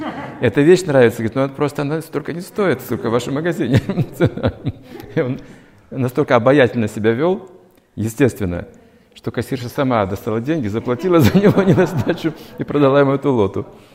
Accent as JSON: {"language": "Russian", "country": "Ukraine", "said": "Я говорю, с Украины, и мы хотим поклоняться. У нас нет денег."}